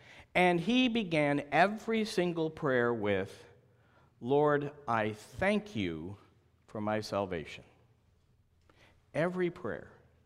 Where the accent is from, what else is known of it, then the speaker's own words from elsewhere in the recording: Oregon, United States; I grew up in Oregon and started out my first official ministry was at a little church on the Oregon coast in a little town called Lakeside.